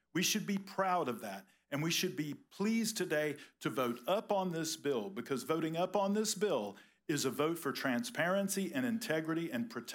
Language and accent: English; Florida, United States; In my hometown, in Duval County, there was a raid